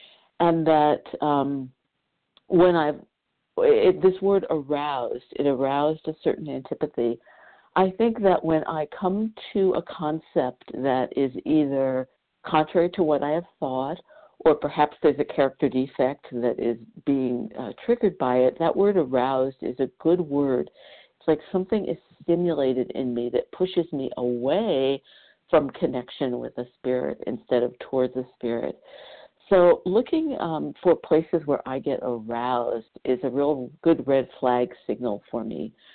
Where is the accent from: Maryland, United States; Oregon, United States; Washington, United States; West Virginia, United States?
Washington, United States; Kirkland; I'm from Washington State in Kirkland outside of Seattle.